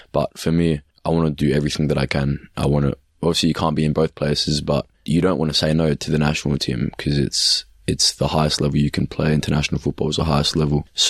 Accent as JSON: {"language": "English", "town": "Melbourne", "region": "Victoria", "country": "Australia", "tie": "born or raised there", "said": "growing up in Melbourne is obviously different than if I grew up in Indonesia. So I feel like I've experienced a lot more of my Australian roots than I have in my Indonesian roots."}